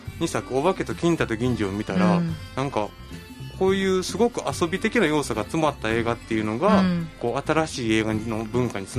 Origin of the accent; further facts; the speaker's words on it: Kansai, Japan; まあ、もちろんそれは自分が関西人やからっていうのもあるんやけど